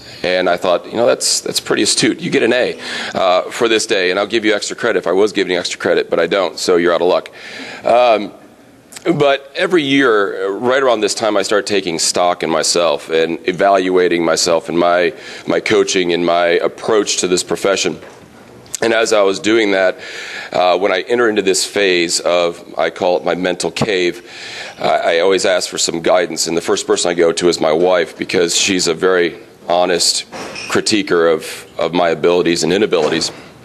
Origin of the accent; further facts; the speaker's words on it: Grand Haven, Michigan, United States; And I come from West Michigan originally, as Dana mentioned, which I came from Grand Haven first